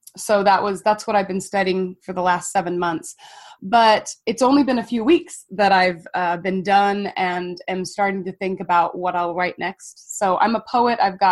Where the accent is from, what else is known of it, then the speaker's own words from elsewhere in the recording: California, United States; I grew up in California.